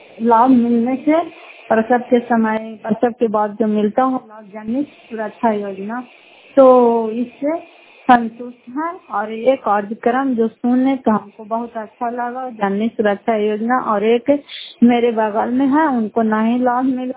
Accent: Fatehpur, Bihar, India; घर फतेहपुर पंचायत मकरौता जिला नालंदा करापचरा ब्लॉक की निवासी हूँ

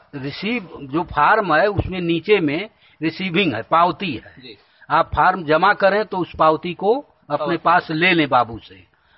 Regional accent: Sonhara, Uttar Pradesh, India; और ग्राम सोनहरा, पोस्ट ओड़लाई और जिला गाजीपुर का रहने वाला हूँ

